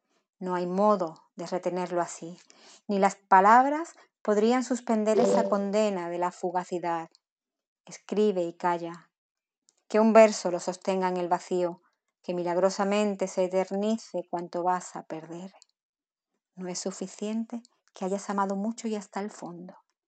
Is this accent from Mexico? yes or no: no; Jerez de la Frontera, Andalusia, Spain; soy de Jerez de la Frontera, una ciudad de España